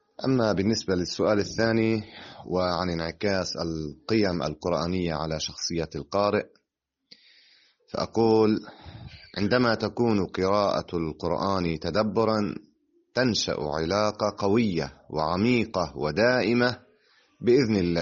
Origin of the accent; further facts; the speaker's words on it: Aita al-Shaab, Nabatieh Governorate, Lebanon; ولازلت حتى الآن أقرأ في كثير من المجالس في بلدتي عيت الشعب. أنهيت الدراسة الأكاديمية الابتدائية والمتوسطة والثانوية في البلدة، وانتقلت مكملا دراستي في بيروت باختصاص معلوماتية برمجة